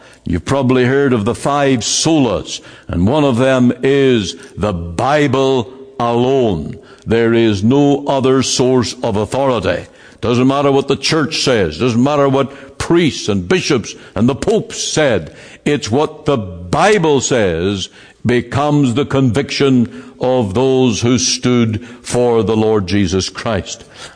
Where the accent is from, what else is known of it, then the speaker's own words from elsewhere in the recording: Northern Ireland, United Kingdom; my home country in Northern Ireland.